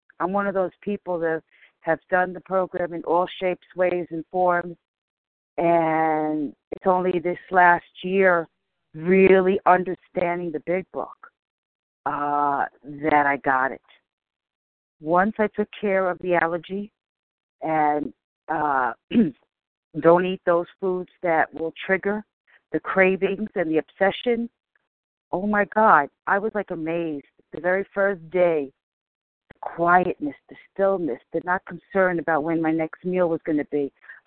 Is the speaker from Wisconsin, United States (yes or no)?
no; New York City, New York, United States; from the Bronx.